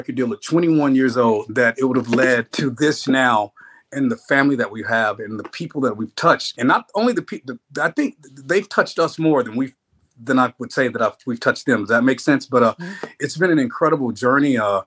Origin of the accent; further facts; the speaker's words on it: Nashville, Tennessee, United States; born there; I was born in Nashville, Tennessee, and all you guys that are coming down here acting like you're country stars